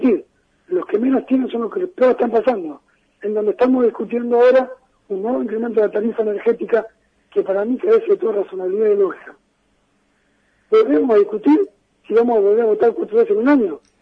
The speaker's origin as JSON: {"language": "Spanish", "region": "Buenos Aires Province", "country": "Argentina", "said": "yo soy bonaerense"}